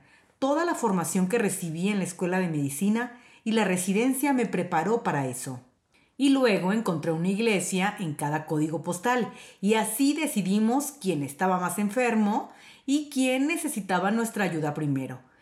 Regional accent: Philadelphia, Pennsylvania, United States; Soy cirujana pediátrica, pero nací y crecí en Filadelfia.

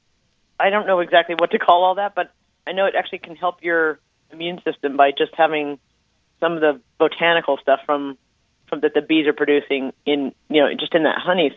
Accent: West Coast, United States; now in New York, United States; I'm from the West Coast, but I live in New York

